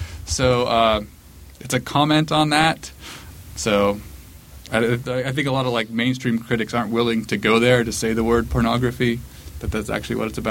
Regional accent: Pennsylvania, United States; I'm from Pennsylvania, right? Okay. That all the scenes in Gummo could have been in the town where I'm from in Pennsylvania.

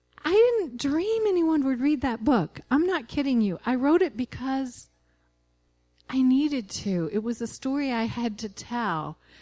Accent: Kentucky, United States; also born or lived in Tucson; I lived for about 2 decades of my life in Tucson, but always I grew up in Eastern Kentucky and always wanted to come home to where my extended family is, and finally was able to do that.

